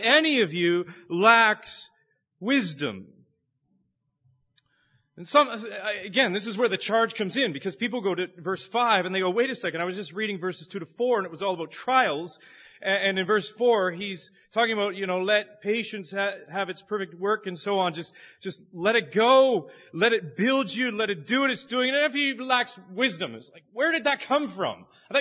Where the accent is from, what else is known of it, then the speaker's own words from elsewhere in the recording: Chatham, Ontario, Canada; I'm from Chatham, Ontario. I feel almost like a foreigner saying I'm from Canada after this morning.